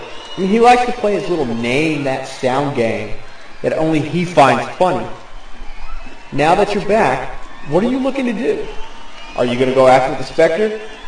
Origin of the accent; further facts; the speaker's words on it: Houston, Texas, United States; Tonight, we come from my hometown of Houston, Texas.